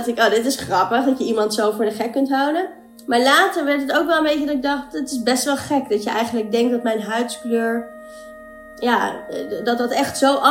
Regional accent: Amstelveen, North Holland, Netherlands; also born or lived in Colombo, Sri Lanka; now in Amsterdam, Netherlands; ik ben geboren in Sri Lanka, Colombo. En ik ben geadopteerd, dus ik ben opgegroeid in Amstelveen. in Nederland. En ik woon nu al jaren in Amsterdam.

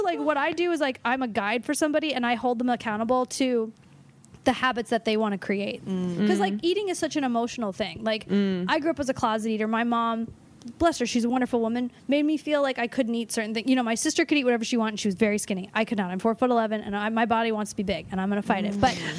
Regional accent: Los Angeles, California, United States; Okay. So I went to Wisconsin and I'm from Los Angeles.

